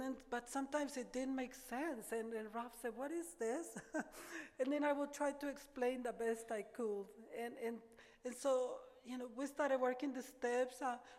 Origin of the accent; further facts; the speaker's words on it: Mexico; English is a second language; I'm from Mexico, I can't speak the language.